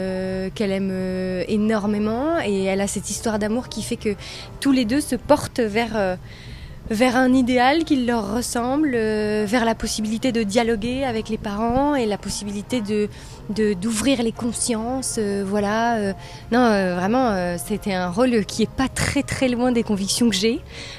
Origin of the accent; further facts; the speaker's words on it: Hauts-de-France, France; j'ai entré dans un conservatoire d'art dramatique dans le Nord-Pas-de-Calais, de là d'où je viens